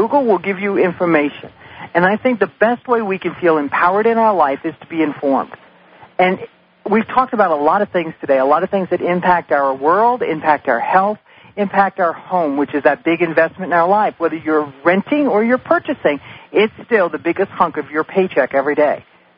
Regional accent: New York City, New York, United States; I'm from New York City. You know, everything comes on white paper or yellow styrofoam.

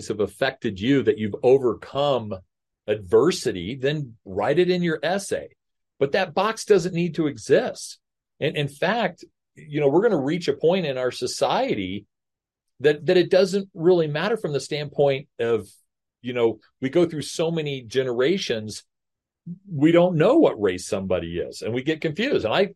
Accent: United States; You know, you check a box, I'm American. I am an American.

